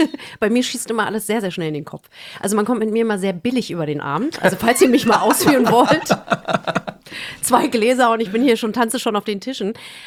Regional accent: Cologne, North Rhine-Westphalia, Germany; Ich komme aus Köln, Karnevalkostüme, so.

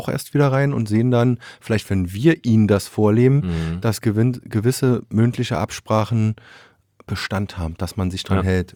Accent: Berlin, Germany; bin ich eigentlich genauso ein Kind der Platte wie vielleicht viele andere hier in Rostock auch. Bin in Hohenschönhausen

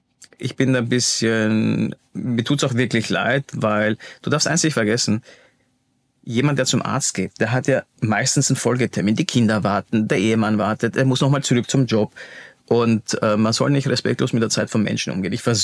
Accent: Vienna, Austria; first language German; ich bin ja in Wien aufgewachsen, für mich ist Deutsch Muttersprache.

